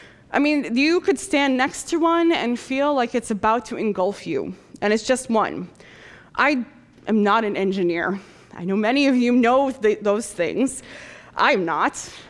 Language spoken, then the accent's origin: English; Michigan, United States; born there; also born or lived in Iowa / Chicago / Wisconsin; I was born in Michigan, went to college in Iowa, went to seminary in Chicago, been in Wisconsin.